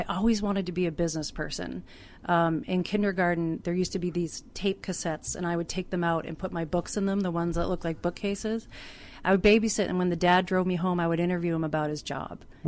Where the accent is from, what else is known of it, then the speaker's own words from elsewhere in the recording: Boston, Massachusetts, United States; I'm from Boston. That was new to me.